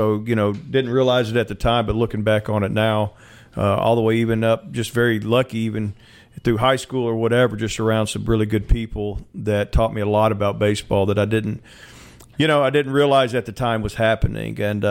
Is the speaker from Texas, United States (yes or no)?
yes; Texas, United States; also born or lived in Syracuse, New York; No doubt, yeah, and all that was in Texas, and then my father got transferred to Syracuse, New York. I grew up in Texas